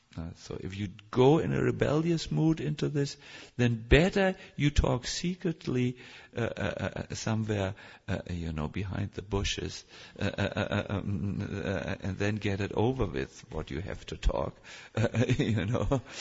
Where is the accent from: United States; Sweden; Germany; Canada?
Germany; It's difficult because I'm from Germany.